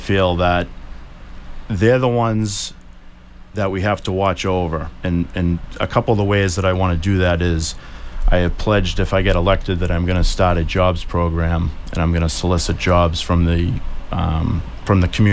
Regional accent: Weymouth, Massachusetts, United States; I grew up in North Weymouth, which obviously is on one side of the town, and I currently live in South Weymouth raising my children.

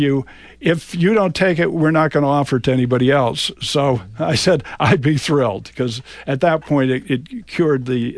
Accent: Natick, Massachusetts, United States; the model I used was the model that existed when I was growing up in Natick, which was WKOX in Framingham

